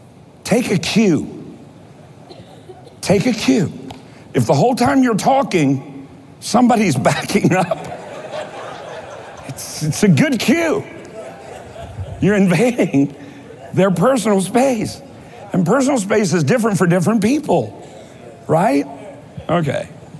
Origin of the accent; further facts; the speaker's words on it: Kentucky, United States; I made a really big faux pas once or twice or several times because I'm from Kentucky